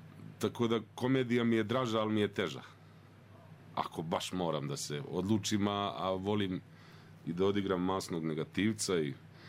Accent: Berane, Berane Municipality, Montenegro; born there; ja sam iz Berana poreklom, dole sam rođen, provodio sam leta i zime kod bake u Crnoj Gori, tamo na severu.

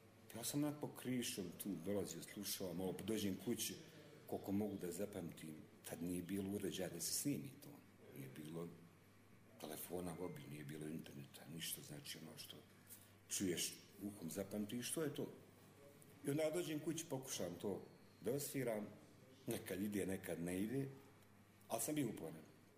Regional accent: Čajniče, Republika Srpska, Bosnia & Herzegovina; born there; Jesam, ja sam rođen u Čajniću.

